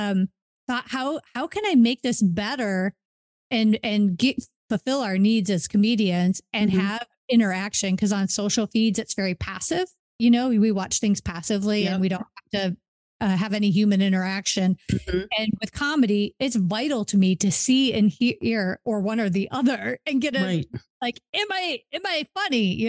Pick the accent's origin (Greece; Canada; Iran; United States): United States; Chicago, Illinois; now in Las Vegas, United States; I grew up in the Chicago area. Uh-huh. But at the time that I went to college, I went to University of Nevada, Las Vegas, and I stayed there.